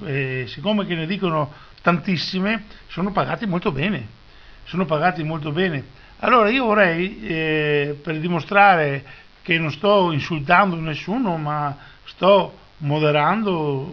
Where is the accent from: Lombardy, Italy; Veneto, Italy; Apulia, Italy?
Veneto, Italy; Per noi veneti sappiamo cos'è Codogné, perché come veneti, come patrioti veneti